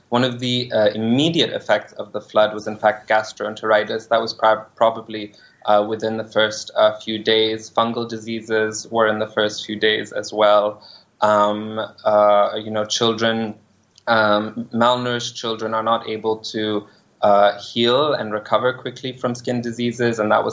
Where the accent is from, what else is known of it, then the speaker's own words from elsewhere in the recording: Pakistan; as a Pakistani living in Pakistan